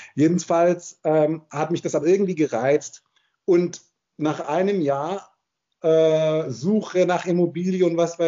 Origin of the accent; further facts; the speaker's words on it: Germany; born there; Also meine Eltern sind beide Ägypter. Ja, ich bin in Deutschland geboren, aber wir waren regelmäßig in Ägypten.